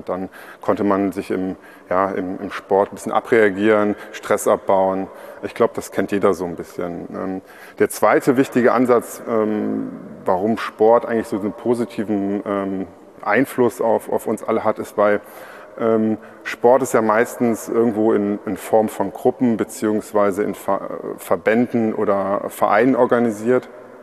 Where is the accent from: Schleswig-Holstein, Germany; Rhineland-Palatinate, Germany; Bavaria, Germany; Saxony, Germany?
Rhineland-Palatinate, Germany; Trier; ich komme ja aus Trier